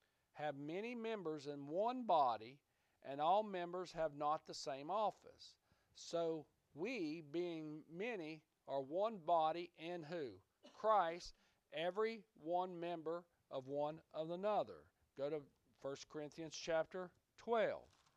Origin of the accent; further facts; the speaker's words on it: the South, United States; born there; I'm a Southerner by birth.